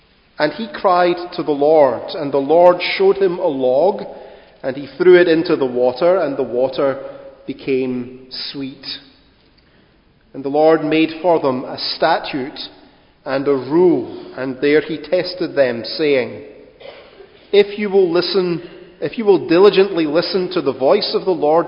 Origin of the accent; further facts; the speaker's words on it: Scotland, United Kingdom; Being Scottish, it's really a natural and national characteristic that we respond to people's optimistic solutions to our problems with the answer yes but.